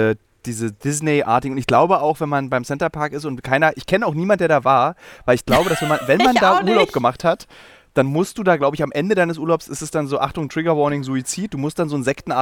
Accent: Berlin, Germany; Ich als Berliner wurde, glaube ich, 2009 das letzte Mal auf eine Weißparty eingeladen.

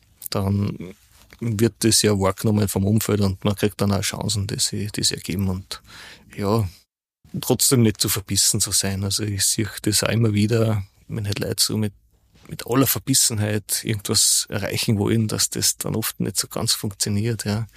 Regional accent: Upper Austria, Austria; ich komme aus dem Müviertel

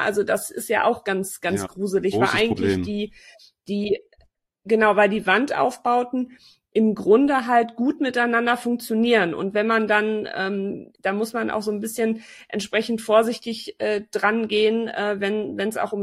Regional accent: North Rhine-Westphalia, Germany; Bei uns im Sauerland

